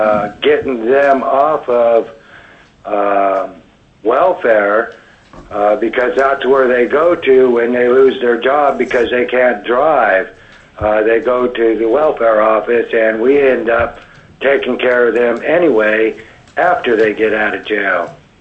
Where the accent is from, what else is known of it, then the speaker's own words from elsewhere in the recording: Fairbanks, Alaska, United States; Through the chair … I am from Fairbanks, actually.